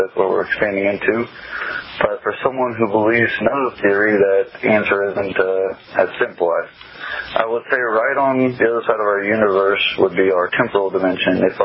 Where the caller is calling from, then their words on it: Combs, Illinois, United States; I'm calling from Combs, Illinois.